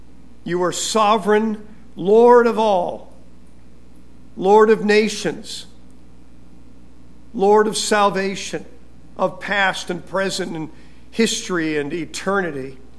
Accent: Gary, Indiana, United States; born there; I was born a Hoosier. You know what that means? That means I was born in Indiana. Gary, Indiana, to be exact.

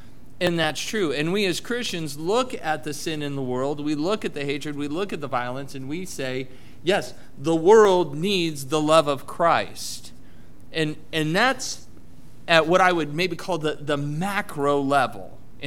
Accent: Lincoln, Nebraska, United States; also born or lived in Ohio / Greenville; And then we moved from there to Lincoln, Nebraska, which is my hometown. We were there for 7 years.

